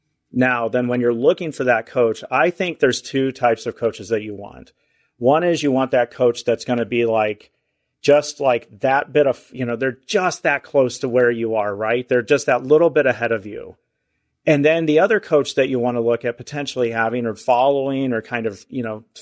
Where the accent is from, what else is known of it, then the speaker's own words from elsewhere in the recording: Ohio, United States; I grew up in Ohio, pretty close to where John, you know, not too far from where he's at in Michigan.